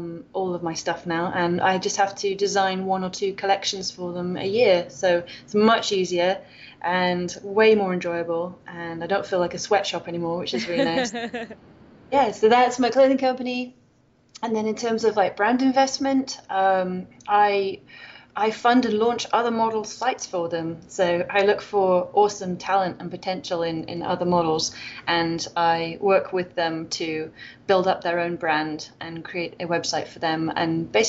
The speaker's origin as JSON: {"language": "English", "country": "United Kingdom", "moved": "yes", "lives_now": "Loma Linda, United States", "said": "I'm British."}